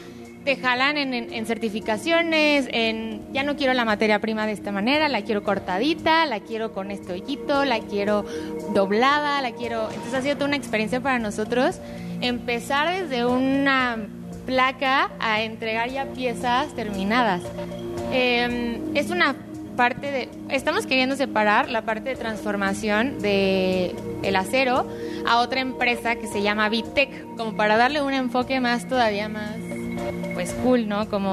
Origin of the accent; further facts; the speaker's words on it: Celaya, Guanajuato, Mexico; y pues vengo de Celaya.